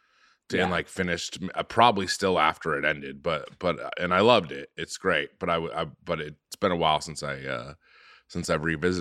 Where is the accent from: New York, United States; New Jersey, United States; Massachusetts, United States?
Massachusetts, United States; Quincy; My hometown, Quincy. And he went to my high school